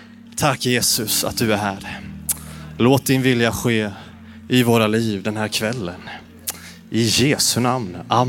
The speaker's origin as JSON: {"language": "Swedish", "country": "Sweden", "tie": "born or raised there", "also_born_or_lived": "Turkey", "said": "jag är uppvuxen i en kristen familj. Mina föräldrar var missionärer, så jag föddes i Turkiet. Men vi bodde bara där ungefär 1,5 år, sen flyttade vi hem till Sverige."}